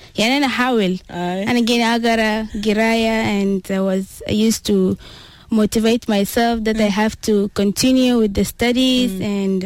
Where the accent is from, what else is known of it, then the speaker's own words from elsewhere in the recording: Khartoum, Sudan; also born or lived in Kassala / Juba; I was born in Kassala, and then. Then from there we moved to Khartoum.